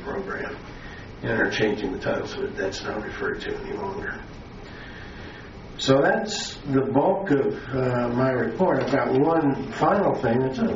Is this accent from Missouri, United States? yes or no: yes; Missouri, United States; it's allowed me to fulfill a lifelong ambition that came from growing up in Missouri